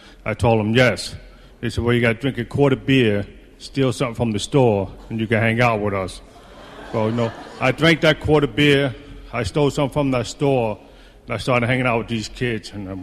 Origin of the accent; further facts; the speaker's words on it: New York, United States; I was born and raised in the Bronx. I got drunk in the Bronx, sober in the Bronx.